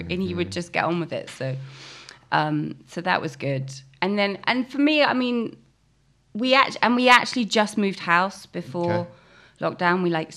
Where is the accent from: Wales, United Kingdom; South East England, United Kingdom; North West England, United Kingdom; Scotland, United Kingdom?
South East England, United Kingdom; also born or lived in London; I grew up in Hampshire